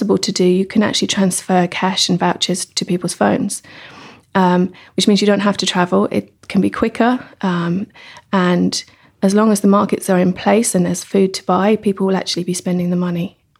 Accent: England, United Kingdom; moved away as an adult; now in Dublin, Ireland; I'm English, but I've lived here in Dublin since 2001. And I moved over to do a master's and to look for work here.

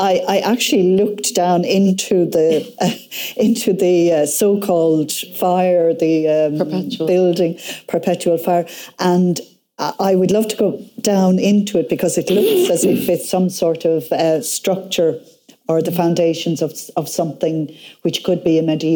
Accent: Dalkey, Leinster, Ireland; I come from Dalkey in County Dublin

